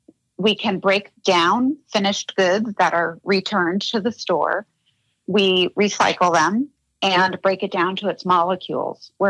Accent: Puerto Rico; Yeah, well, I'm a Puerto Rican from the B

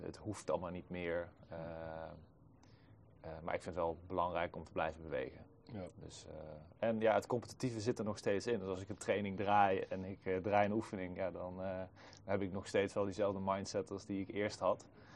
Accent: Arnhem, Gelderland, Netherlands; ik kom uit Arnhem

